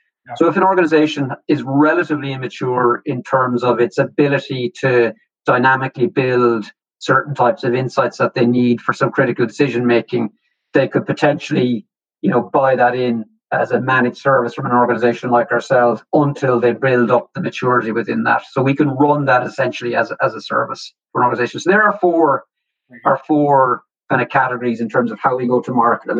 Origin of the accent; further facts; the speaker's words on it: Limerick, Munster, Ireland; So I'm from Limerick.